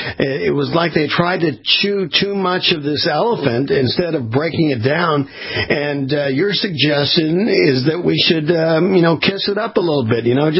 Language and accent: English; Texas, United States; That's not who we are. We're more Texan than we are Charlottesville and these lunatics